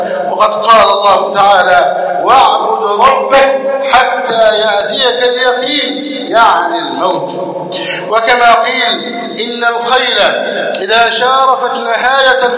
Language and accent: Arabic; Egypt